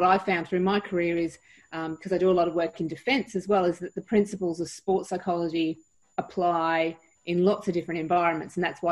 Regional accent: Queensland, Australia; now in Townsville, Australia; I grew up on the Sunshine Coast. I ended up in beautiful sunny Townsville by accident.

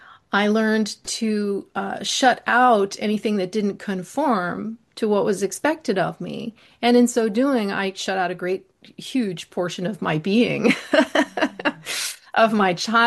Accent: Washington, District of Columbia, United States; and so we were sent to school, to French school in Washington, D.C., where I grew up for the first until I was about 13.

